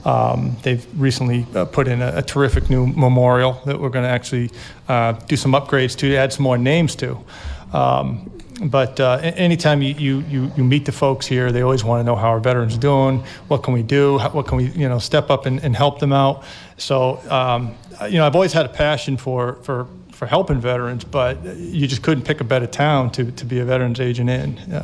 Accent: Middleborough, Massachusetts, United States; I'm from Middleborough, and I've been doing this job for about 2.5 months now.

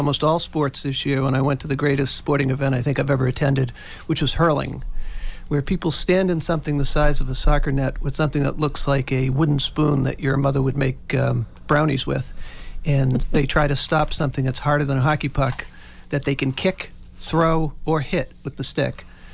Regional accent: Weymouth, Massachusetts, United States; Sure. I grew up on the South Shore. I grew up in Weymouth. Went to grammar school, junior high and high school in Weymouth.

